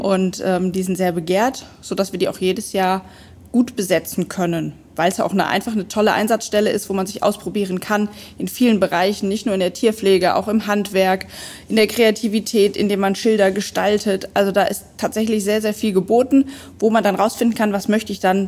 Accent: Rhineland-Palatinate, Germany; ich komme hier aus der Umgebung

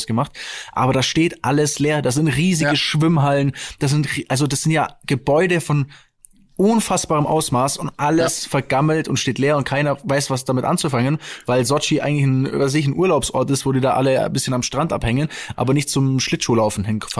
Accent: Stuttgart, Baden-Württemberg, Germany; bei uns in Stuttgart

